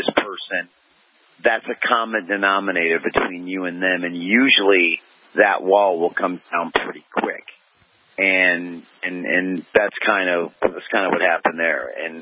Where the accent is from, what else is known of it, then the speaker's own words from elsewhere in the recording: Cincinnati, Ohio, United States; from Cincinnati, and I'll bring it against anybody.